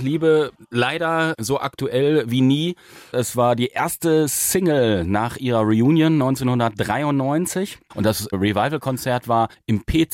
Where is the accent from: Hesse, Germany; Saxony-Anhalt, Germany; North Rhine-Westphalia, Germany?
North Rhine-Westphalia, Germany; Und ich kam als Ostwestfale dann dazu, kannte Köln überhaupt nicht